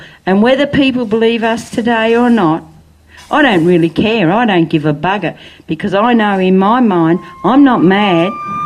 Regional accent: Albury, New South Wales, Australia; I came from Albury in New South Wales, and the second time round I was sent to Tempe, Catholic place in Sydney

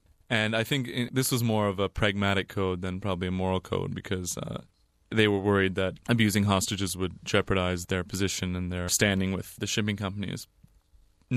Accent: Toronto, Ontario, Canada; which was run by actually a former Somali cab driver from my hometown, Toronto

